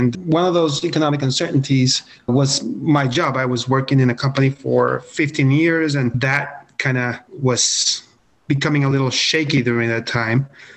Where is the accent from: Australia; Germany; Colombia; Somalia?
Colombia; So, being from Colombia myself, I was born and raised in Colombia.